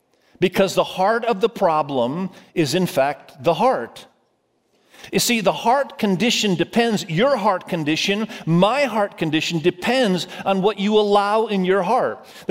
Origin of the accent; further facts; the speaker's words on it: Indonesia; moved away; Many of you know that I grew up in Indonesia. I love Asia. I love the culture. I love the language. I speak Indonesian fluently.